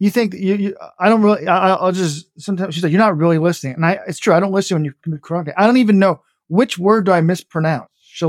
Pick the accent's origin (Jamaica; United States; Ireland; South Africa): Ireland; I am from Ireland